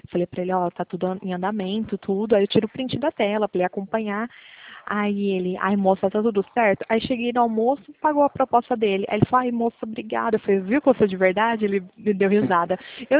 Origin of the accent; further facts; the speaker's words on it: Pirassununga, São Paulo, Brazil; Pirassununga, interior de São Paulo.